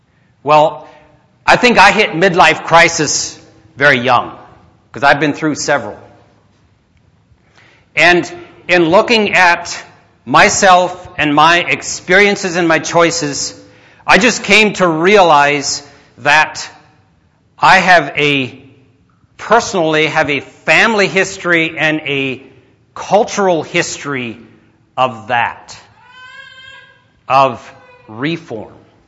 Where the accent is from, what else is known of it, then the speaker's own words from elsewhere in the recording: Caneyville, Kentucky, United States; So I'm from Caneyville, Kentucky.